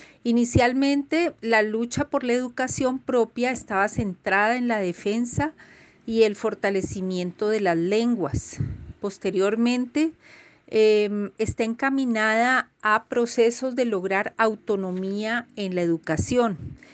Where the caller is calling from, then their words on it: Colombia; desde Colombia.